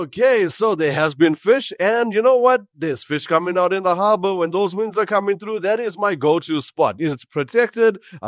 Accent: Durban, KwaZulu-Natal, South Africa; Let's kick off the show right here in my hometown, Durban

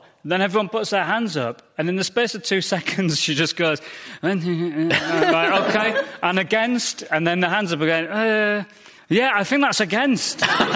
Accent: Goole, Yorkshire and the Humber, United Kingdom; In my hometown of Goole

